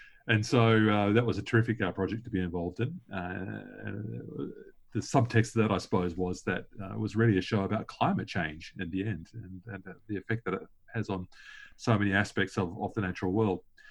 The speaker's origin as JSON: {"language": "English", "country": "New Zealand", "moved": "as an adult", "lives_now": "Australia", "said": "I relocated from New Zealand to Australia about 10 years ago and had to sort of restart everything then"}